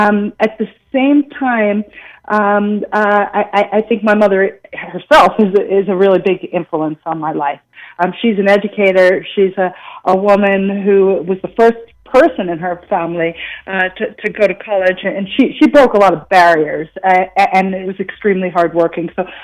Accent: New York, United States; growing up in New York when I did, it's just a logical thing.

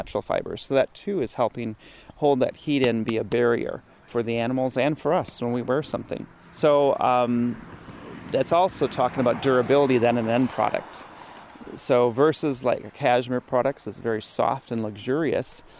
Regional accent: Wisconsin, United States; I'm born and raised in Wisconsin.

